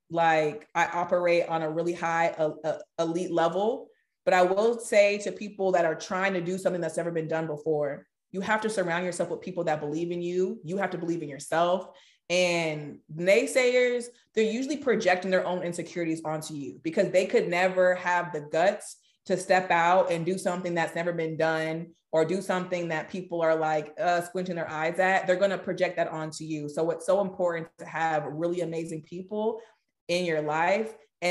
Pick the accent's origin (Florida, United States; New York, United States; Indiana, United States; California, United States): California, United States; I'm from Cali. Like, we love people.